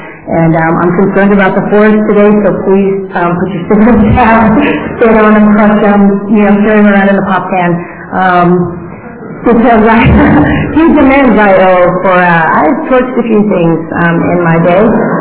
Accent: Butte, Montana, United States; I am the skinny little Indian girl from the wrong side of the tracks. I was raised in Butte, Montana.

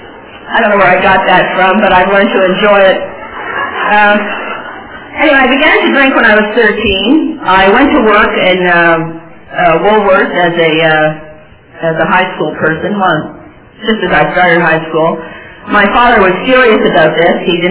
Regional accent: Montreal, Quebec, Canada; I grew up in Montreal. I was born there, grew up there.

